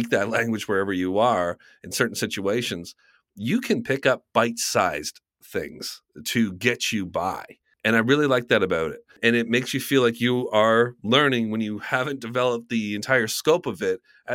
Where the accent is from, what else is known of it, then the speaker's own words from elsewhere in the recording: Canada; I'm Canadian.